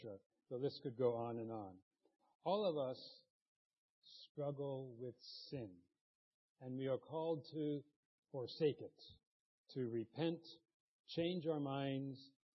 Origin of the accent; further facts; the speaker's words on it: United States; I'm from the United States.